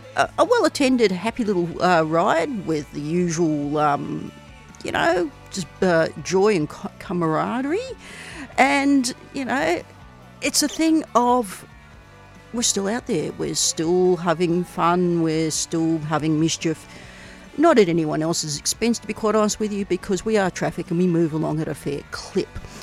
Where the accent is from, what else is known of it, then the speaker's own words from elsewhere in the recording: Melbourne, Victoria, Australia; You know, never in your wildest dreams when you're growing up in Melbourne would you think that would happen, but it did.